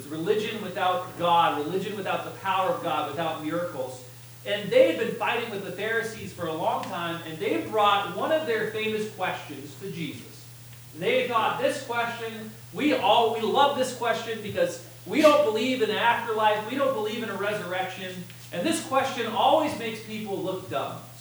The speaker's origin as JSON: {"language": "English", "region": "New England", "country": "United States", "tie": "born or raised there", "said": "When I grew up in New England, we had various family members"}